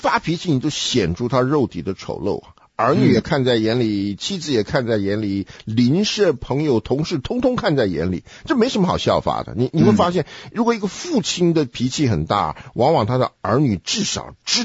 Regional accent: China; 不是像我们中国人讲这个倔驴啊这么粗鲁的一个形象。

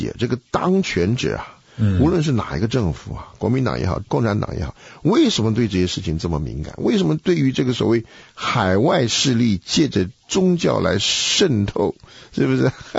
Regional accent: China; 的需要，每一个从中国来的人都是回头

